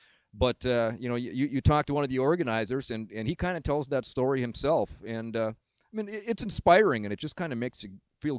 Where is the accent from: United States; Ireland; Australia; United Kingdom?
United States; But us Yanks went up there